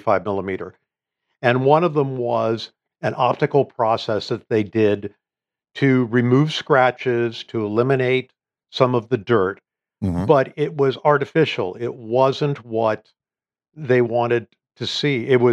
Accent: Ohio, United States; it was in the shape of the state of Ohio, my home state.

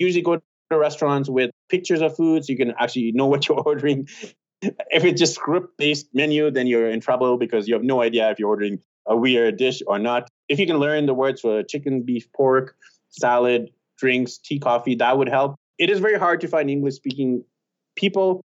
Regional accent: Vancouver, British Columbia, Canada; also born or lived in Australia; I used to live in Sydney, Australia, and I'm from Vancouver.

